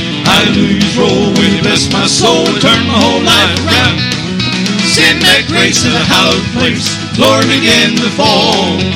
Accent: Lumberton, North Carolina, United States; I'm from Lumberton, North Carolina, and I sing whatever these guys leave for me to sing.

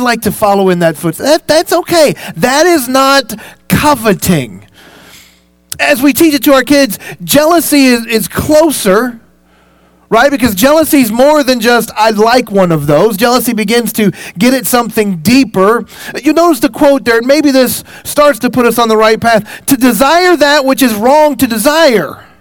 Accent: Louisville, Kentucky, United States; moved away as an adult; Now, I'm from Louisville. We have snow. Not like this.

